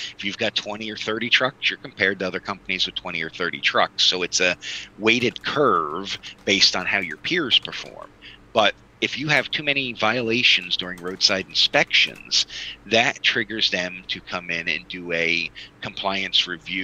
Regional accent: Pennsylvania, United States; My home state of Pennsylvania, we put that threshold at 17,000 pounds.

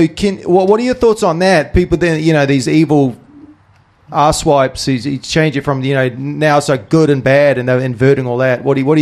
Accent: New Zealand; I'm a Kiwi patriot from New Zealand.

